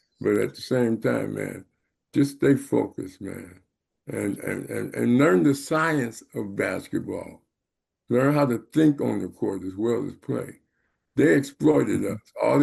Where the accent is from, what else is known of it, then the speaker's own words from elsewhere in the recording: Compton, California, United States; I grew up in Watson, Compton.